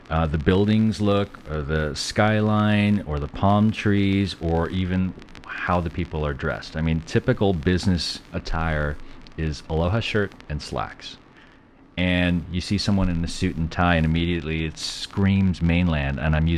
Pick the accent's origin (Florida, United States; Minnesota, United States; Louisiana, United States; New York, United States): New York, United States; Brooklyn; I'm from Brooklyn, so, you know, I'm a transplant.